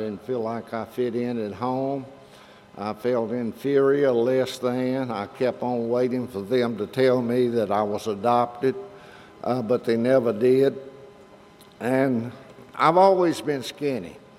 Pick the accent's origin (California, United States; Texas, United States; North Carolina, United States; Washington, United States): North Carolina, United States; Roxboro; And growing up in Roxburgh, North Carolina, and feeling bad about myself and not getting an education, I felt really hurt me.